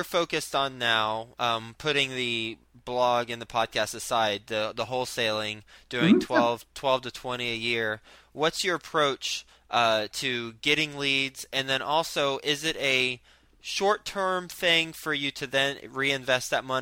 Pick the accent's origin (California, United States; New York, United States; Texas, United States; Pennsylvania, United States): Texas, United States; Fort Worth; moved away as an adult; Fort Worth. Well, I went to school at Texas Tech in Lubbock, and then before that, I was from Fort Worth.